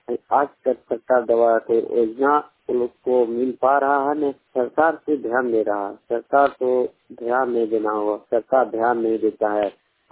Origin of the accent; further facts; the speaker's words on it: Satpal, Jharkhand, India; मैं जामता जिला सतपाल का रहने वाला हूँ।